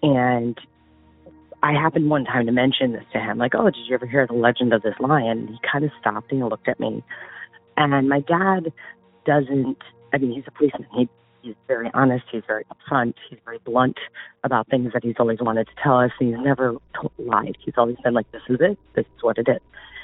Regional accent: Ohio, United States; I grew up in Ohio, and this is for your hometown legends.

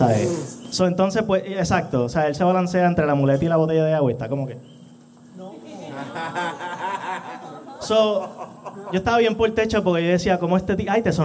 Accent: Cabo Rojo, Puerto Rico; mucho gusto. Yo soy de Cabo Rojo originalmente.

